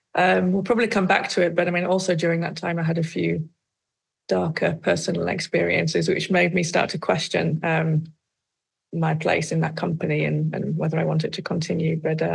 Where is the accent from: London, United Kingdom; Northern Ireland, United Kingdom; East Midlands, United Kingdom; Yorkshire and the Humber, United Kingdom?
Yorkshire and the Humber, United Kingdom; now in Netherlands; I'm British, as you can probably hear. I'm a proud Yorkshire lass at heart, although I've lived in the Netherlands since the end of 2001.